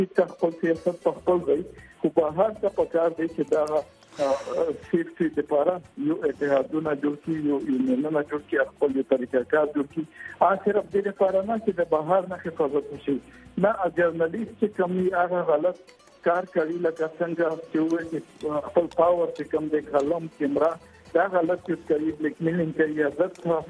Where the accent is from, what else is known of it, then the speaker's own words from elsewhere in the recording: Pakistan; زه یو عام شهري یم، زه عام پاکستانی یم،